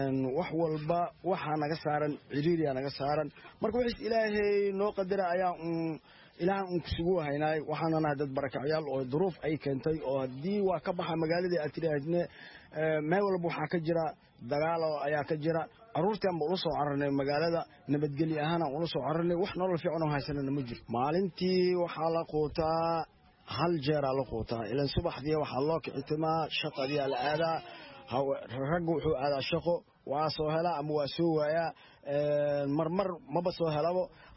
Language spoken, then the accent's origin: Somali; Janaale, South West State, Somalia; Waxaan ka soo barakacnay Shabeellaha Hoose Janaale.